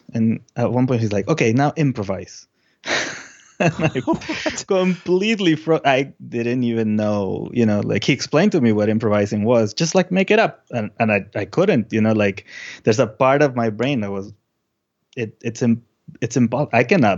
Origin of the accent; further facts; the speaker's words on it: Lima, Peru; I was born in Lima, Peru. And when I was 8 years old, my mom bought a guitar